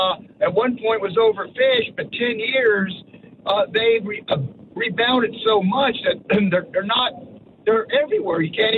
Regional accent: Miami, Florida, United States; They don't know I'm from Miami.

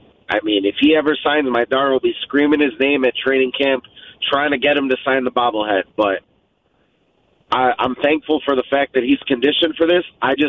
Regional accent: Chicago, Illinois, United States; This is me. I was raised in Chicago

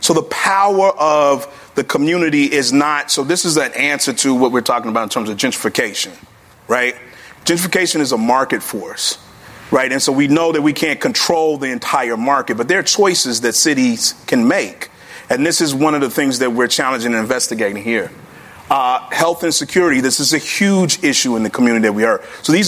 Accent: Chicago, Illinois, United States; I'm a Chicago boy. I'm a South Side. I'm a guest of Inglewood. I'm a grandson of Inglewood. But I'm from South Shore. Right? I lived all over this city.

